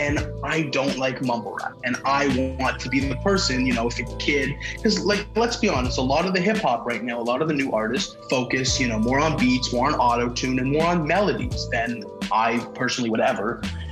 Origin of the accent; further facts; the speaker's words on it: Thornhill, Ontario, Canada; I actually grew up right by Toronto. I grew up in Thornhill. And then me and my girlfriend moved. She's from Toronto, so we moved into a place in Toronto.